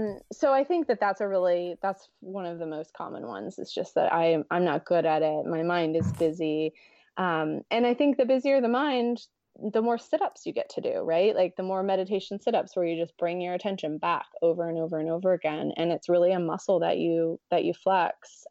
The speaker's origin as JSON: {"language": "English", "country": "United States", "said": "particularly for me being American, you know, that hustle mentality is something that people really champion."}